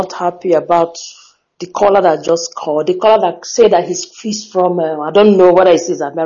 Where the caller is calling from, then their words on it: Germany; I'm calling from Germany.